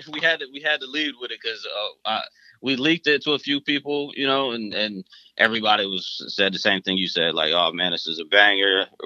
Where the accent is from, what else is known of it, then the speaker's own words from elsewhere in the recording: Syracuse, New York, United States; now in Atlanta, United States; because I'm originally from Syracuse, New York. Once I moved to Atlanta